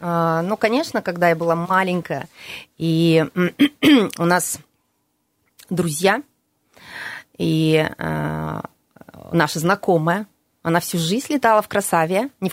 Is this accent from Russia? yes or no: yes; Nazarovo, Krasnoyarsk Krai, Russia; Я из Назарова.